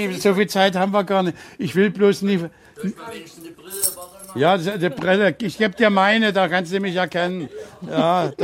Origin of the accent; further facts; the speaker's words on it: Dresden, Saxony, Germany; Meine Heimat war war Sachsen, war Dresden.